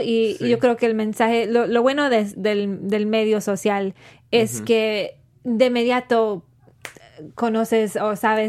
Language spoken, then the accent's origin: Spanish; Mexico; Y nosotros siendo mexicanos sabemos que la gente somos de diferentes